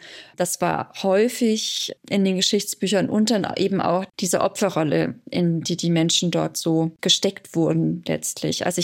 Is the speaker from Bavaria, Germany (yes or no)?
yes; Bavaria, Germany; Also ich verstehe mich auch als Thüringerin, die halt hier in Oberfranken aufgewachsen ist und mittlerweile auch lebt und arbeitet.